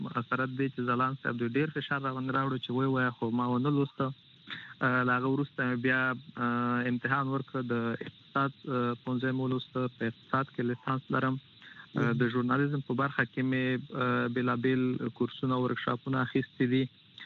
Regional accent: Nangarhar, Afghanistan; also born or lived in Kabul; موږ د ننګرهار ولایت کې یو

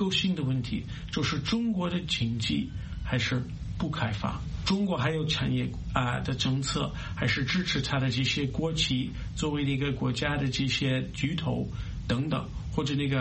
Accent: United States; 到底想要什么，他是用一些什么方式，我们美国人也不太清楚

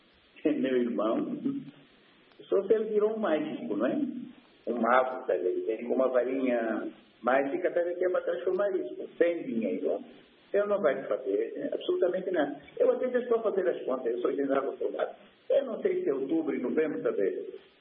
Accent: Angola; eu sou angolano

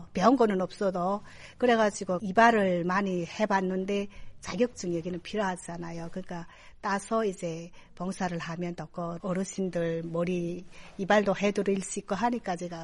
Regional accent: North Korea; now in South Korea; 북한에서 고생하며 왔다고 정부에서 임대 아파트도 주고 생활할 수 있게끔 좀 도와주잖아요.

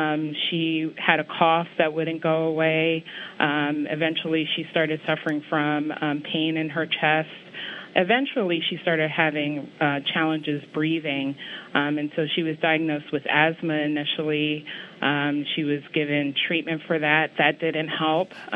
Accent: Baltimore, Maryland, United States; We grew up in Baltimore, Maryland. My parents are from Ghana. And we shared the same room.

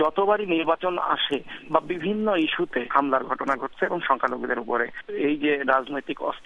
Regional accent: Jessore, Khulna Division, Bangladesh; আমি যশোরের মানুষ

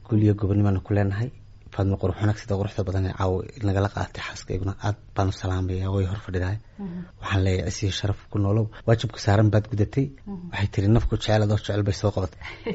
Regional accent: Erigavo, Sanaag, Somalia; also born or lived in Mogadishu; anuu muqdishaan ku dhashay waxaan la sheegay 84 state ni afarti waxaan ku koray ergaabo

